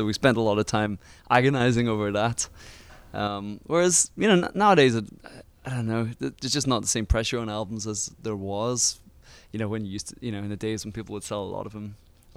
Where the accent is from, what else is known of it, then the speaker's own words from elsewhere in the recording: Northern Ireland, United Kingdom; This is a very Northern Irish thing, and we're from Northern Ireland.